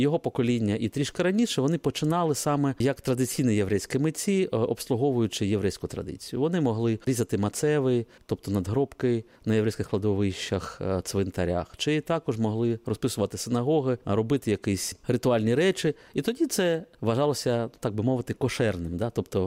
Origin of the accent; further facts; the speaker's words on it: Kharkiv, Kharkiv Oblast, Ukraine; Оскільки я сам з Харкова, то я можу це в паралелі відслідкувати.